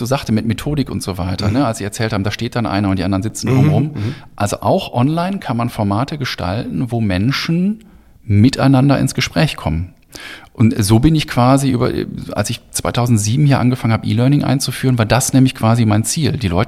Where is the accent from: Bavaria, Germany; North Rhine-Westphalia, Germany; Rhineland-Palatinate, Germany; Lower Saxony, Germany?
North Rhine-Westphalia, Germany; Mülheim; born there; also born or lived in United Kingdom; ich bin in Mülheim geboren, wohne mittlerweile wieder in Mülheim, habe einige Zeit lang in Großbritannien im englischen Ruhrpott gewohnt. Also ich würde mich als Pottkind und als Europäer bezeichnen.